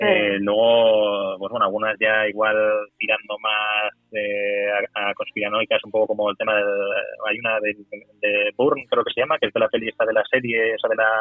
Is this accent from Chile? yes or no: no; Pasaia, Basque Country, Spain; also born or lived in San Sebastián; nací en Donosti, aunque siempre he vivido en Pasaya